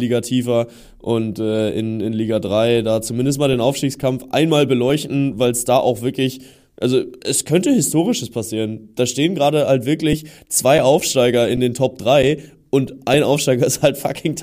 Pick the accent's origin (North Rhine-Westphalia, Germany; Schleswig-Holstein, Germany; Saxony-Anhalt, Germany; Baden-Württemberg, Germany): North Rhine-Westphalia, Germany; Münster; born there; also ich bin ja gebürtiger Münsteraner, ne?